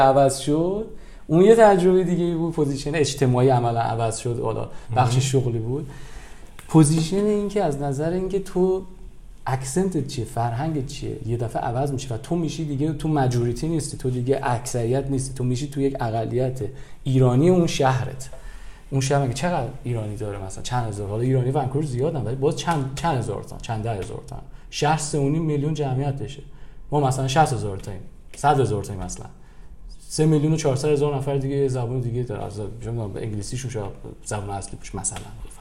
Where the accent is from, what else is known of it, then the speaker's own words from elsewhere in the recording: Tehran, Tehran Province, Iran; چون من اینجا تو تهران بزرگ شدم و من تهرانی و فارسی زبون مرکزی من بوده